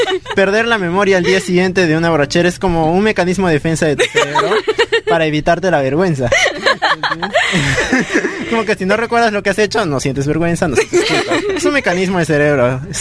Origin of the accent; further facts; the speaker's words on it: Ayacucho, Peru; also born or lived in Huaraz; now in Lima, Peru; Yo nací en Huaraz, pero viví en Ayacucho.